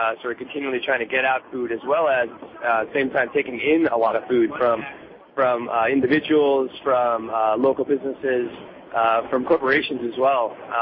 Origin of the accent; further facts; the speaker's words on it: Pennsylvania, United States; also born or lived in Chelsea; now in New York City, United States; I live in New York City. I'm from Chelsea, grew up in Pennsylvania.